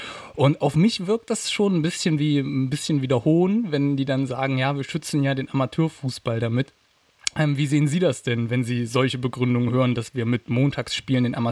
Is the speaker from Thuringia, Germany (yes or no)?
yes; Jena, Thuringia, Germany; von dem Verein aus meiner Heimatstadt, vom FCC Carl Zeiss Jena